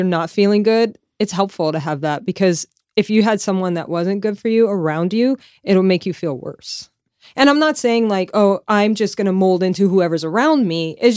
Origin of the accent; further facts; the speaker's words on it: Louisiana, United States; Like seriously, I'm from Louisiana.